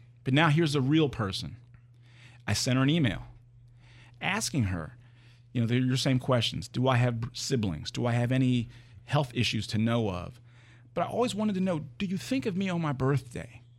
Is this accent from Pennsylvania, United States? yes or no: yes; Lansdale, Pennsylvania, United States; born there; And I knew I was born in Lansdale, Pennsylvania.